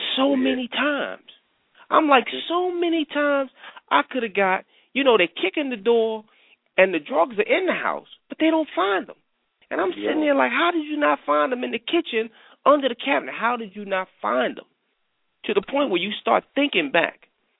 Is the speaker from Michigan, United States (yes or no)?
no; New York, United States; Okay, back in the day, growing up in New York, you got into a lot of things.